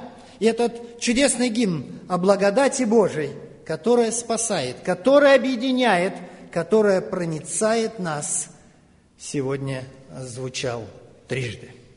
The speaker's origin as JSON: {"language": "Russian", "region": "Moscow", "country": "Russia", "said": "а мы с вами из Москвы, из России, кто-то еще из других мест"}